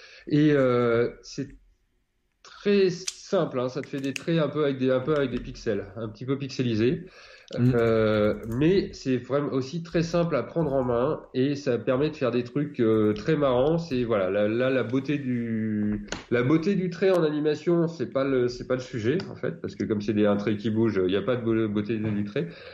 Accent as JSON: {"language": "French", "town": "Lyon", "region": "Auvergne-Rhône-Alpes", "country": "France", "said": "moi je suis lyonnais, j'habite à Lyon, c'est une ville, il y a pas mal de dessinateurs de BD."}